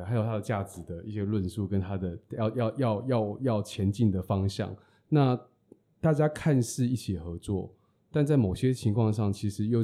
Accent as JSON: {"language": "Chinese", "country": "Taiwan", "said": "然后我要如何相信我是台湾人"}